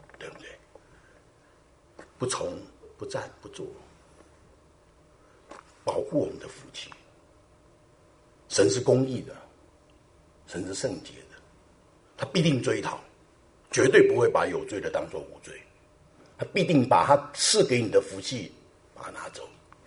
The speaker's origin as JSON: {"language": "Chinese", "country": "China", "said": "这我们中国人最厉害的一招了，对不对？"}